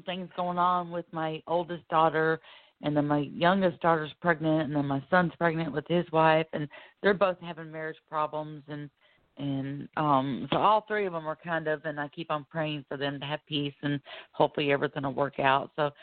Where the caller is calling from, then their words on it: Florida, United States; I'm calling from Florida